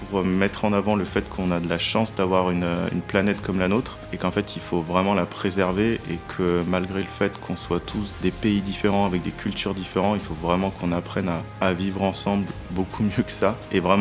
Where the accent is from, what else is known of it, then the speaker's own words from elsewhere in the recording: Auvergne-Rhône-Alpes, France; now in Gleizé, France; je suis habitant de Glaizé depuis 5 ans maintenant, d'originaire plutôt de la région lyonnaise, Est Lyonnais.